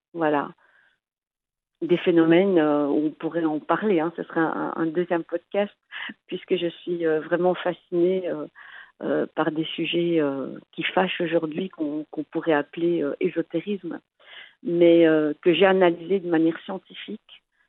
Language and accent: French; Oujda, Oriental, Morocco; Donc, moi, je suis originaire de Oujda, mais j'ai eu un coup de cœur pour la baie de Tanger.